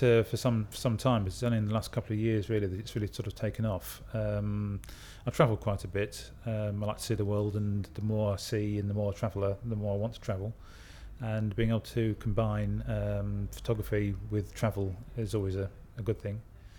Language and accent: English; Chesterfield, East Midlands, United Kingdom; I'm 47 years old and I'm from Chesterfield in Derbyshire.